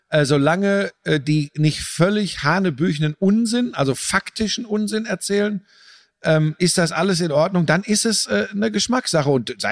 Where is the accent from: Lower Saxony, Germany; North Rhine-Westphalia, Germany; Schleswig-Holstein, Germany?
North Rhine-Westphalia, Germany; Bottrop; born there; Ich komme ja gebürtig aus Bottrop, das ist nicht weit weg von Essen.